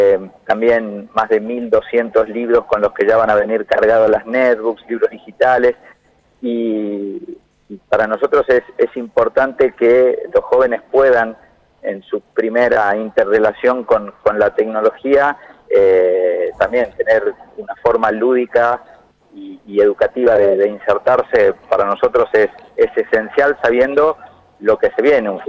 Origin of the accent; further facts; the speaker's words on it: Salta, Argentina; accent: Salta; Ustedes escucharán mi tonada, sí, y se darán cuenta que porteño no soy, yo vengo de esa Argentina profunda, yo soy de Salta.